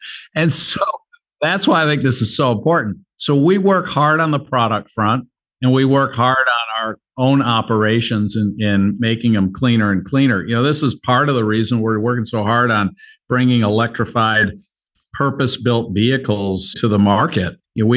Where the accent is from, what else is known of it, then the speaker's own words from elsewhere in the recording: Detroit, Michigan, United States; I'm a kid from Detroit. So, you know, in Detroit in the 1980s, what you saw when I was growing up